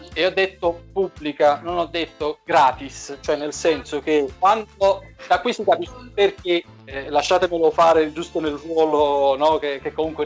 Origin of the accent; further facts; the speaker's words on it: Treviso, Veneto, Italy; Liscio di Treviso!